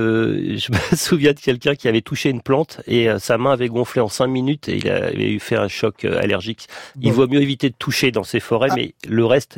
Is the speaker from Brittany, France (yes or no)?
no; Grand Est, France; Mon enfance dans les Vosges, c'était ça.